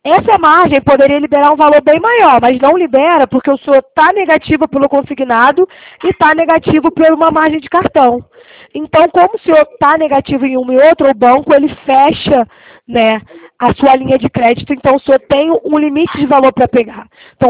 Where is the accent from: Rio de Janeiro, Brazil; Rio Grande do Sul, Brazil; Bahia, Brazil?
Rio de Janeiro, Brazil; Eu sou do Rio, mas eu atendo a todo o estado